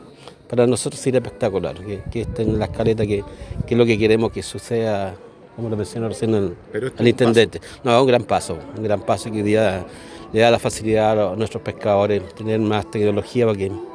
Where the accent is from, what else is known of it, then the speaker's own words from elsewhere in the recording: Gualeguay, Entre Ríos, Argentina; yo soy oriundo acá, nacido y criado.